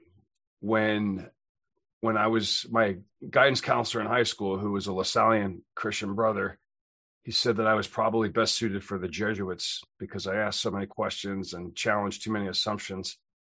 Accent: Pittsburgh, Pennsylvania, United States; also born or lived in Kentucky / Georgia / Germany; I was born in Kentucky, lived in Georgia, Germany, Kentucky again, and then I went to high school basically in Pittsburgh

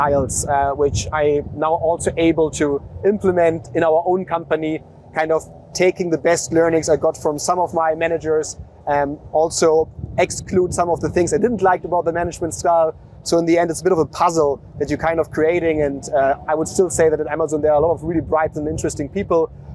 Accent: Hamburg, Germany; English is a second language; because I'm originally from Hamburg in Germany, where when you're standing at the River Elbe, seeing a lot of ships coming from China.

